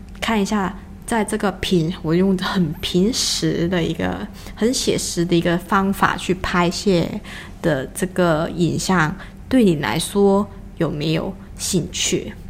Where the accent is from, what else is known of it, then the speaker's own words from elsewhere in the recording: Hong Kong; Chinese is a second language; 因为我是香港人，所以呢我的这个国语或者普通话其实不是很标准，